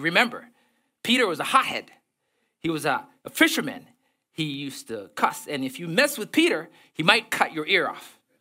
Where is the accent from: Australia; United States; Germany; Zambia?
Zambia; A friend of mine I grew up in Zambia with got brain cancer